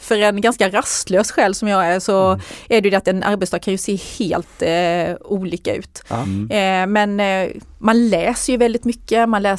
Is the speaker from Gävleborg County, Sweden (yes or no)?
no; Anderstorp, Jönköping County, Sweden; Jag kommer ju från Anderstorp.